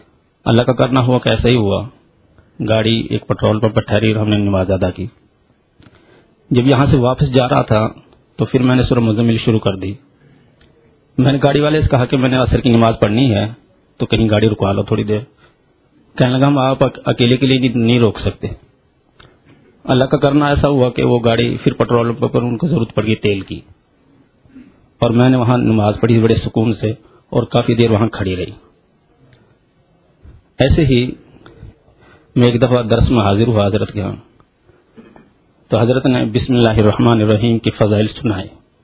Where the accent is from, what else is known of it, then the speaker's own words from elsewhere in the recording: Narowal, Punjab, Pakistan; میں ناروال کا رہنے والا ہوں.